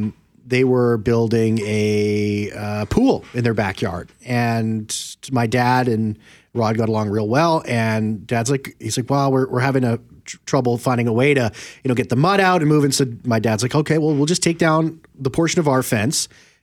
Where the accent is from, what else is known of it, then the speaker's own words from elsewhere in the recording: Winnipeg, Manitoba, Canada; When I was living in North Kildonan, well, I grew up in North Kildonan